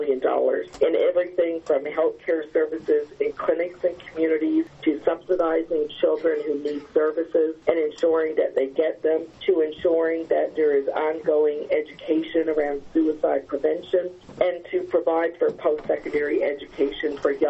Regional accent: Newfoundland and Labrador, Canada; I grew up in Labrador, as you did. I spent a lot of time on the coast.

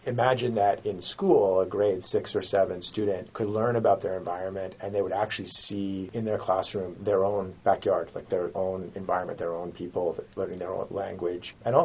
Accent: Nova Scotia, Canada; So I'm from Nova Scotia. I work in Halifax.

